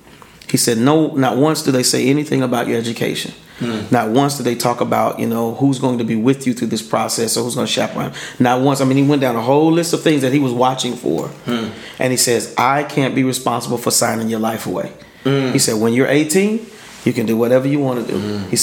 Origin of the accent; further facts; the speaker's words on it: Pine Bluff, Arkansas, United States; one of his music directors was from my hometown in Pine Bluff, Arkansas.